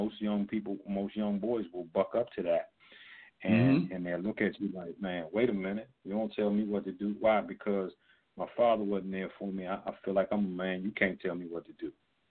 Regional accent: Washington, District of Columbia, United States; I'm from D.C. too, so I know that that's prevalent.

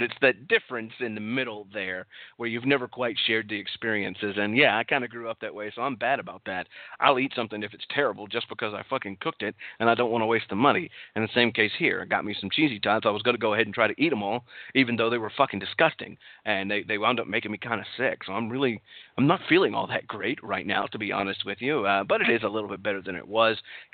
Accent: Henderson, Texas, United States; I actually am now living in my hometown. And my hometown has the first Dairy Queen in all of Texas is in Henderson, Texas.

